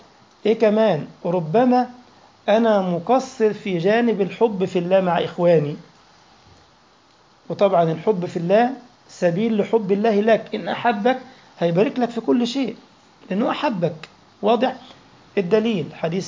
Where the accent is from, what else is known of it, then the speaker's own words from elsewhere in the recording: Egypt; اوعى تقول الرزق يحب الخفيه زي ما بيقولوا عندنا في مصر والفهلوه